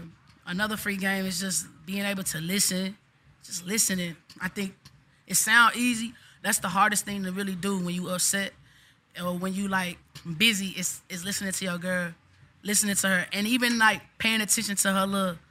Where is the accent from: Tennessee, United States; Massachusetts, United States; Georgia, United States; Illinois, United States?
Tennessee, United States; Memphis; moved away; also born or lived in Miami; A Florida nigga put me on Woods, because I'm from Memphis, and we smoke Swishers and we smoke White Owls.